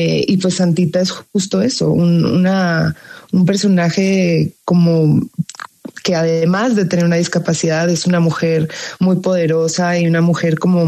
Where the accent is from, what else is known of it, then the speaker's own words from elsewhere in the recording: Colombia; obviamente soy colombiana, soy paisa, soy costeña, siempre he tenido como esa dualidad de identidades. Ahora ya no es dualidad, ahora hay más. Y ahora se sumó el norte de México